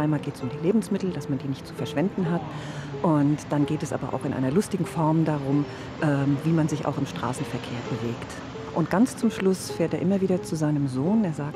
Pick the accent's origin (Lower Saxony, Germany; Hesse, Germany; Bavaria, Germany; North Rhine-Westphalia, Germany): Hesse, Germany; Frankfurt; ich komme aus Frankfurt